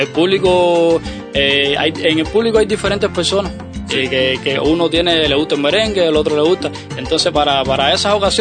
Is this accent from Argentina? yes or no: no; Ciego de Ávila, Cuba; now in Matanzas, Cuba; Soy natural de Ciudad Ávila.